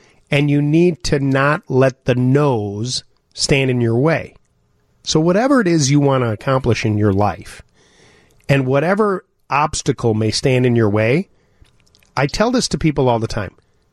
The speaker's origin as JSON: {"language": "English", "region": "Midwest", "country": "United States", "said": "I said, you know, I'm from the Midwest."}